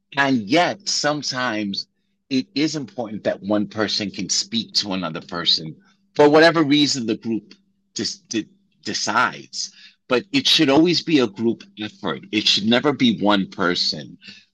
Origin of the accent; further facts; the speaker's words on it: New York, United States; I remember walking in New York City, I'm from New York, and just people like crossing the street, getting away from me.